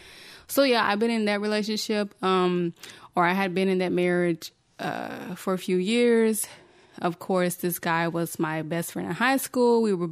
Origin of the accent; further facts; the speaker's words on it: the South, United States; I'm originally from the South. So of course, when I did move up here, it was a culture shock for me.